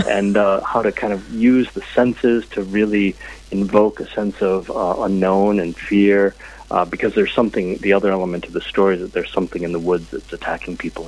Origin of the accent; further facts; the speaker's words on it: Michigan, United States; He goes to a remote island in Lake Michigan, and I grew up in Michigan, so it's near and dear to my heart.